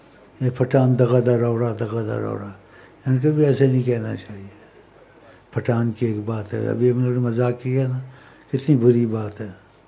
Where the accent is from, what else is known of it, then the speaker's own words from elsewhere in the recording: Punjab, Pakistan; پنجابی زبان مجھے بڑی اچھی لگتی ہے, میں پنجابی ہوں نا